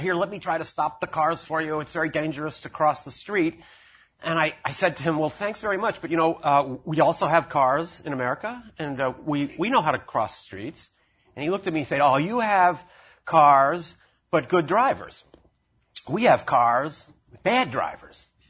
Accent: United States; And I can tell you the experience, as some of you may know, of being an American in Iran is really almost unique in the world.

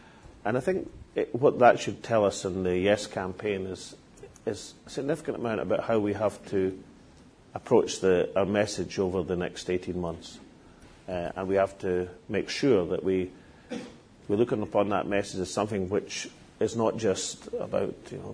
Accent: Scotland, United Kingdom; I emphasise on loan because I'm Scottish, ladies and gentlemen.

